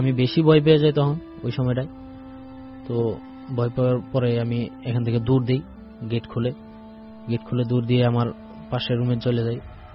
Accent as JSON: {"language": "Bangla", "town": "Netrokona", "region": "Mymensingh Division", "country": "Bangladesh", "tie": "born or raised there", "said": "আমাদের বাড়ি হচ্ছে নেত্রকোনা জেলায়"}